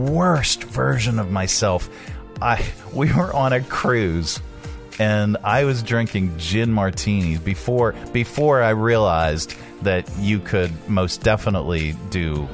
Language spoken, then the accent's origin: English; Pittsburgh, Pennsylvania, United States; Because I told him I was originally from Pittsburgh